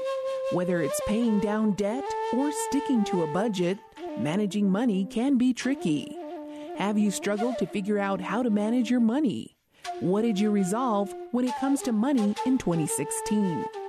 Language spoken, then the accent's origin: English; New Mexico, United States; from Meseta Pueblo